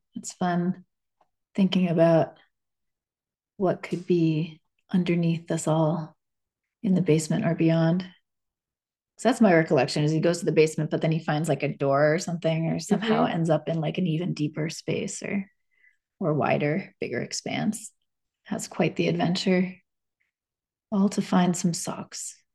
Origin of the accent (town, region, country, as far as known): Hudson, New York, United States